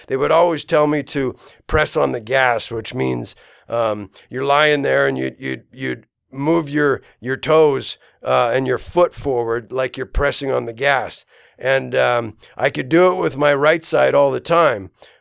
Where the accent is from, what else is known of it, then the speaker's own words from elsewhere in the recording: Canada; I grew up in Canada